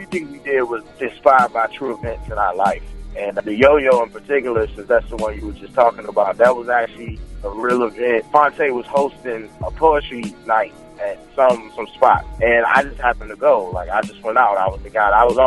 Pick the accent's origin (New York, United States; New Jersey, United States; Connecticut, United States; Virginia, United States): Virginia, United States; moved away as an adult; now in North Carolina, United States; Yeah, I grew up in Virginia all the way through, graduated high school in Virginia, and then I came down to North Carolina for college and never left.